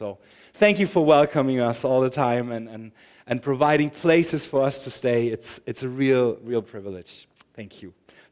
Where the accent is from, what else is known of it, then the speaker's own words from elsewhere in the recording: Germany; I come from Germany.